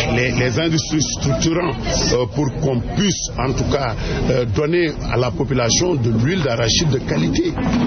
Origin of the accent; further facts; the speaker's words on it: Kinshasa, DR Congo; Moi, je viens de Kinshasa, hein